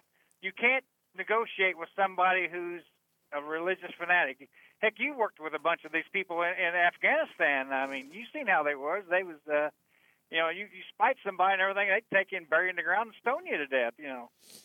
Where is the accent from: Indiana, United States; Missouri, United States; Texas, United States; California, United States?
Indiana, United States; Tell City; I know it sounds like Pell, but we're from Tell.